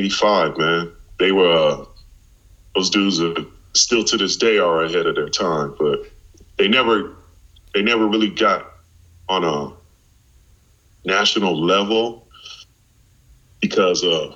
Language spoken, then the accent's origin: English; New York, United States; since, you know, I'm originally from New York and all